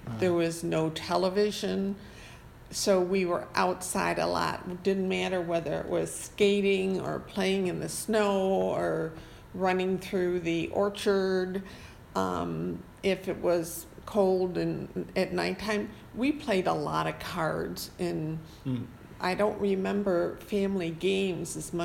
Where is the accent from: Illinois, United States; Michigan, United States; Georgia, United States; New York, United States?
New York, United States; Gates; I was raised in Gates, New York, which is a small town just west of the actual city on a farm.